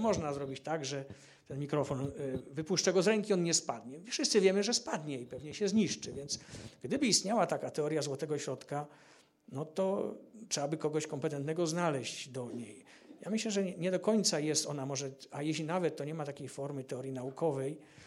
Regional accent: Kraków, Lesser Poland, Poland; jestem Krakusem od urodzenia i do dzisiaj mieszkam w Krakowie.

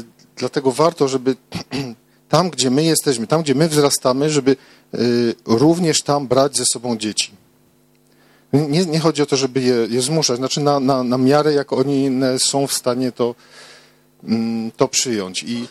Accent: Niepołomice, Lesser Poland, Poland; Ja również jestem z Niepołomic, też w tej wspólnocie

